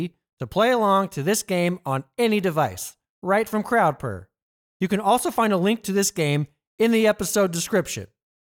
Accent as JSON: {"language": "English", "town": "Hobbs", "region": "New Mexico", "country": "United States", "tie": "born or raised there", "said": "in my hometown of Hobbs, New Mexico. Shout out Hobbs."}